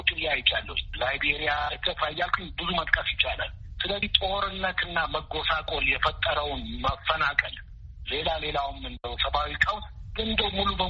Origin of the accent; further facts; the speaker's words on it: Addis Ababa, Ethiopia; ያደኩት እዚሁ አዲስ አበባ ነው።